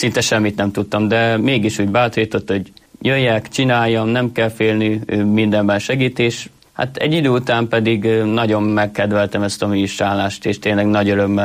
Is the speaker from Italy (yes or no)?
no; Szendrő, Borsod-Abaúj-Zemplén, Hungary; Én Szendrőből származom